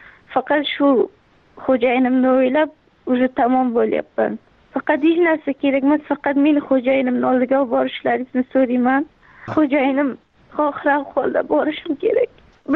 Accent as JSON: {"language": "Uzbek", "region": "Surxondaryo Region", "country": "Uzbekistan", "tie": "born or raised there", "also_born_or_lived": "Mazar-i-Sharif, Afghanistan", "said": "Mazori Sharif viloyatida tug'ilib, 1 yoshimda bo'lganimda dadamning ishlari shaqa bo'lganlar. Surxondaryoda. Shaqa maktabni bitirdim"}